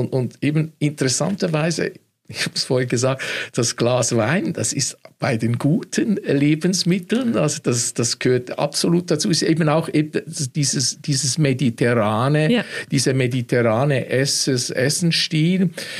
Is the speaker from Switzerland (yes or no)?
yes; Switzerland; Etwas, das mich als Schweizer und auch als, ich esse gerne